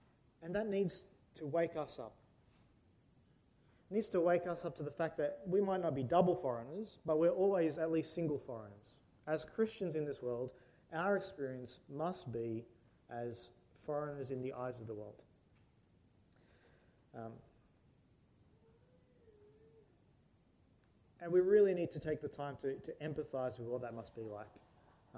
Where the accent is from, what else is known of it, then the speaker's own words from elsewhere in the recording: Australia; It's not, we're Australian, we need to hold on to our Australian culture.